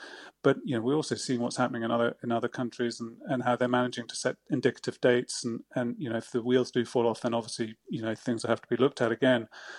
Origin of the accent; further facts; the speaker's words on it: United Kingdom; speaking as a British person myself